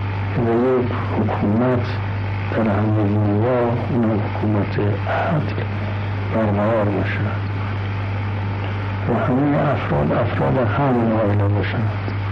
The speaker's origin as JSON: {"language": "Persian", "country": "Iran", "said": "این که ما ایرانی هستیم و لبنانی هستند یا جای دیگری هستند"}